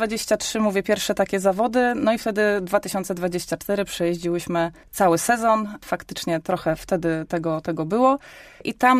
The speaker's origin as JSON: {"language": "Polish", "town": "Kalisz", "region": "Greater Poland Voivodeship", "country": "Poland", "said": "prekursorem czuję się w moim mieście rodzinnym. Faktycznie jestem z Kalisza."}